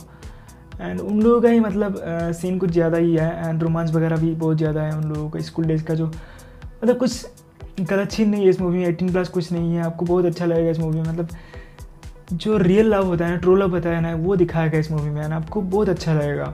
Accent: Assam, India; मैं असम से हूँ

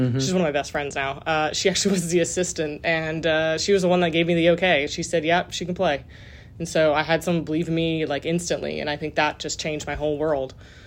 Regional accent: California, United States; also born or lived in Indiana; I'm originally from California. Mm-hmm. I was born in California, grew up until my parents divorced. And then I went to Indiana after my parents split up.

